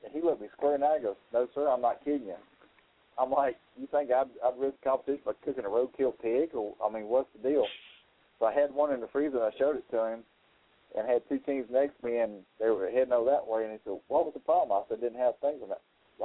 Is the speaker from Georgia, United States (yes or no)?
yes; Georgia, United States; I said, you know, I'm not from Florida. I don't know how to do things down here, but we don't use roadkill up here in Georgia.